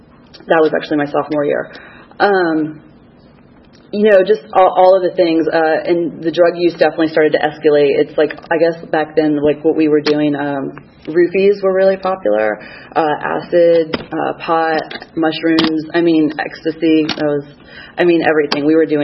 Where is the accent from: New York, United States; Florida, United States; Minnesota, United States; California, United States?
Florida, United States; Miami; because it was like I grew up in Miami, my friends, my father was there. I didn't want to leave